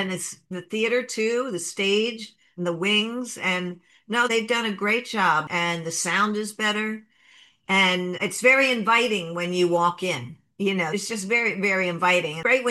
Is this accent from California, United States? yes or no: no; Delaware, United States; Growing up in Delaware, we went to the beach in the summertime.